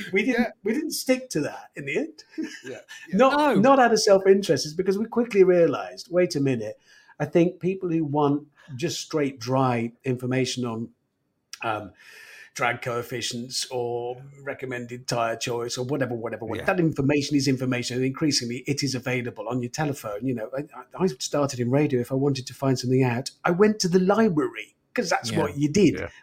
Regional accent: Birmingham, West Midlands, United Kingdom; I'm from Birmingham. People from Birmingham don't expect to travel. It's like we don't ski or swim very well.

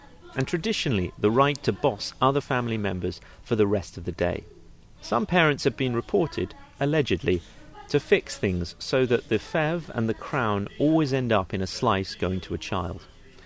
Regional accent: London, United Kingdom; as a Londoner

